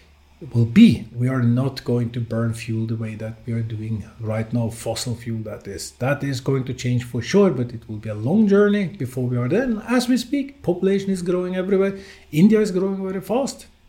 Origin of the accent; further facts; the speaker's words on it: Oslo, Norway; in a small country like Norway, which I was born in Oslo, Norway, and been living most of my life in Norway.